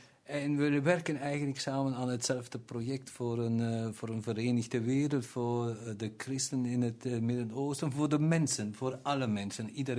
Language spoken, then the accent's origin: Dutch; Wallonia, Belgium; now in Aleppo, Syria; En zo ben ik eventjes hier in mijn heimat. Ik ben van België, van de Oostkantons.